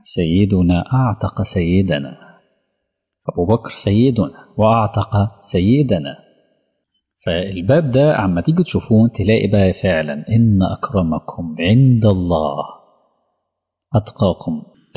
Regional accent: Egypt; عندي أنا كمصري

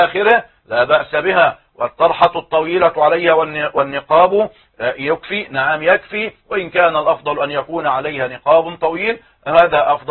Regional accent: Egypt

